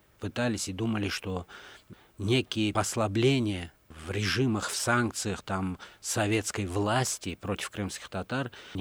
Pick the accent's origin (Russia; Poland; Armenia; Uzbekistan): Uzbekistan; Samarkand, Samarqand Region; Я родился и вырос в Самарканде, Узбекистан.